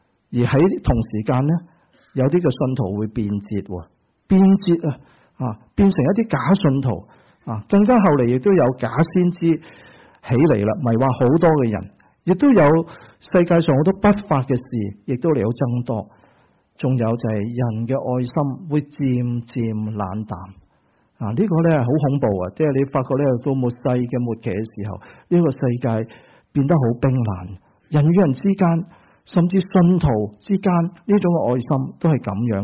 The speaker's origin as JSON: {"language": "Chinese", "country": "China", "said": "不过我们中国人就真的背脊向天四脚爬爬那些就什么都吃的包括老鼠。"}